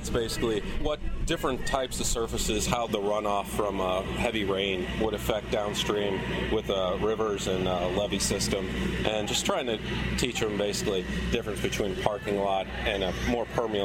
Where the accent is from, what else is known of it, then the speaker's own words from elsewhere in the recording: St. Louis, Missouri, United States; I'm from St. Louis, so it was a severe storm that hit my house.